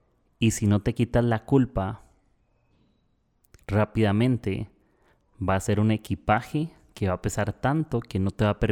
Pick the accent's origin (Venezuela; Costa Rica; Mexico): Costa Rica; ya estoy en Costa Rica, voy a estar en unos 2 meses por acá en mi país